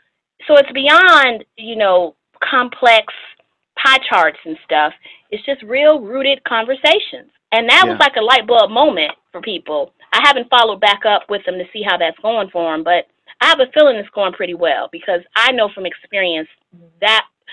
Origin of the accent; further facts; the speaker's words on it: Chicago, Illinois, United States; I'm from Chicago, so of course I'm going to toss them in.